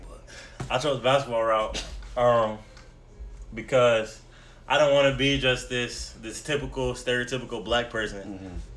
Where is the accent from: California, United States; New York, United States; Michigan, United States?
California, United States; Bellflower; also born or lived in Los Angeles; Okay, so I was born in LA. I moved to Bellflower. For like, I was there since I was 7, 8?